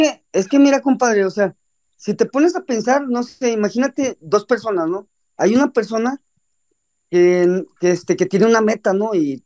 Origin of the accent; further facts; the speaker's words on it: Mexico; No, somos machos, acuérdate. Somos machos mexicanos